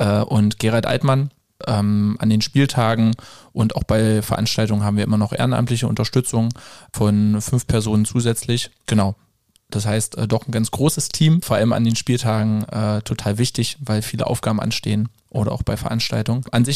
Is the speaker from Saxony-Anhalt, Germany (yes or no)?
yes; Magdeburg, Saxony-Anhalt, Germany; geboren in Magdeburg, seitdem auch stets in dieser Stadt. Ja, bin jetzt 33 Jahre und ja, aufgewachsen, gelebt, Familie in dieser Stadt